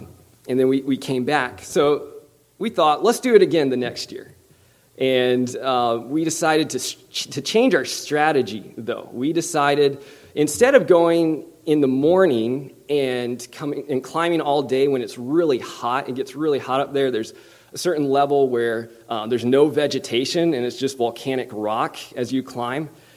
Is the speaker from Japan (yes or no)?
yes; Japan; I grew up in Japan as a missionary kid.